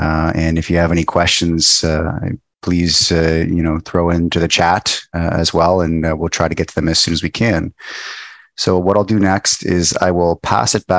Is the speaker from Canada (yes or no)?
yes; Canada; A little bit about myself. I'm from Canada. I do speak French.